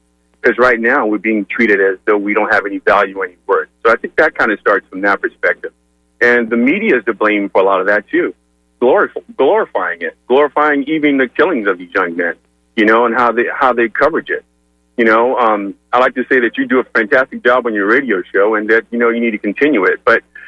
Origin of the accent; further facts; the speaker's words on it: Miami, Florida, United States; I grew up in Miami during the time of McDuffie, and that was really bad.